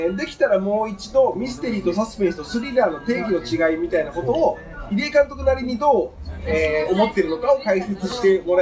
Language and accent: Japanese; Gifu, Japan; 22年目の公開見てきました。地元岐阜の、